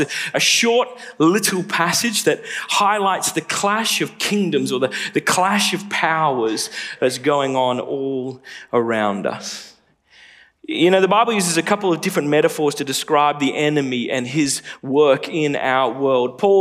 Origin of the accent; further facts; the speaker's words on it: Indonesia; I grew up in Indonesia. My parents were missionaries there for just over 6 years.